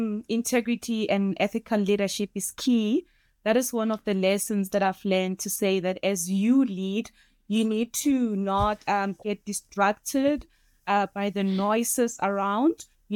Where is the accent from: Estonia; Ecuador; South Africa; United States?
South Africa; my responsibility as a South African person who's been through what I've been through in my childhood